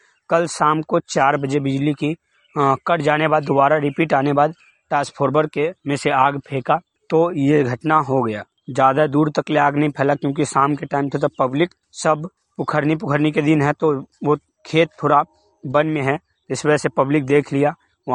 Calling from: Bihar, India; बिहार से बताना चाहता हूं। हमारे गांव मधुबन गोट में चांद टोला पे

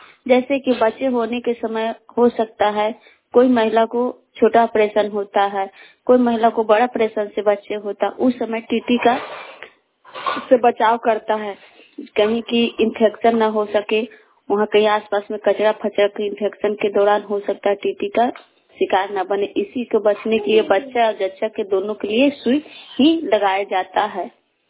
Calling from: Nawada, Bihar, India; छतेर पंचायत ईश्वर प्रखंड जिला नवादा से बोल रही हूँ।

